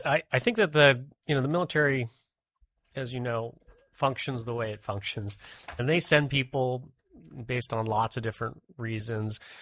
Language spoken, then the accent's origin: English; Alaska, United States; it's not a shock for us because we're from Alaska